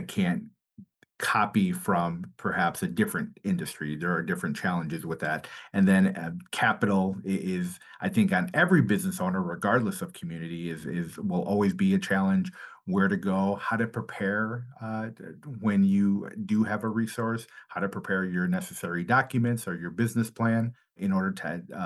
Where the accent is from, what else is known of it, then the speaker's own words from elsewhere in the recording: Green Bay, Wisconsin, United States; I'm born and raised in Green Bay, and I've seen the Latino business community grow significantly in Northeast Wisconsin.